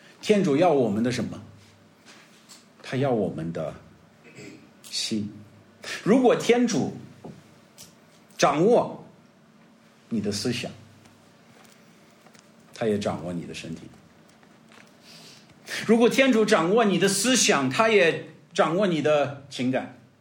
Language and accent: Chinese; China; 我们中国人会说赏心悦目